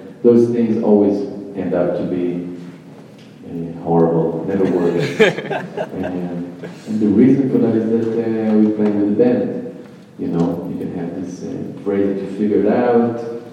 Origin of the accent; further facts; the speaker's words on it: Tel Aviv, Tel Aviv District, Israel; since I grew up in Tel Aviv